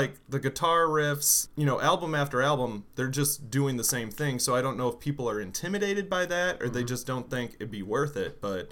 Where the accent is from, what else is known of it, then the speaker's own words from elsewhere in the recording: Missouri, United States; born there; I think it's because I was born in Missouri.